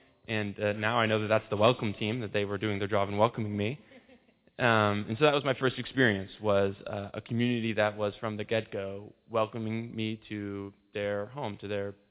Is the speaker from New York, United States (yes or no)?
yes; New York, United States; I'm from Western New York, so I had never been here before